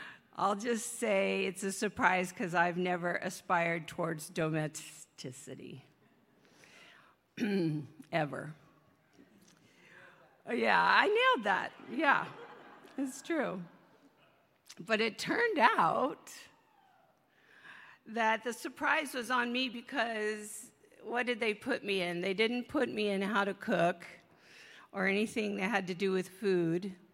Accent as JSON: {"language": "English", "region": "California", "country": "United States", "tie": "born or raised there", "also_born_or_lived": "Berkeley", "said": "My family and I moved from where I was raised in the San Joaquin Valley to Berkeley, California when I was in the sixth grade."}